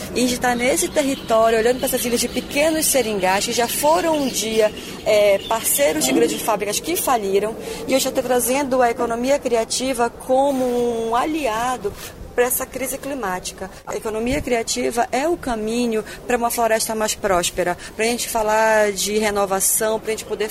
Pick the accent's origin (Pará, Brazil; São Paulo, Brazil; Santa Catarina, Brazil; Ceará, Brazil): Pará, Brazil; Eu sou amazônida, sou paraense